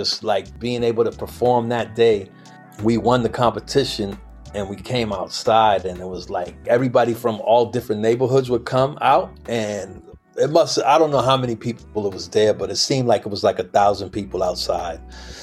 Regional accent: Brentwood, New York, United States; born there; I was born in Long Island, Brentwood, Long Island, New York.

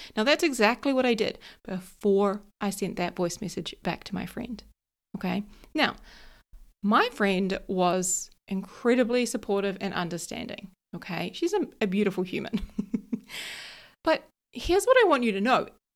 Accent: New Zealand; moved away as an adult; now in London, United Kingdom; So I was moving from New Zealand to the other side of the world, and he told me that he was disappointed.

